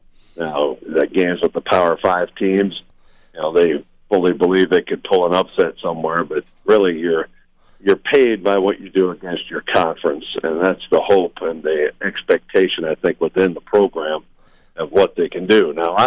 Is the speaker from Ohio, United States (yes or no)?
yes; Lima, Ohio, United States; also born or lived in Detroit; Well, I'm originally from Detroit, but really grew up around Lima, Ohio, which is about an hour from Bowling Green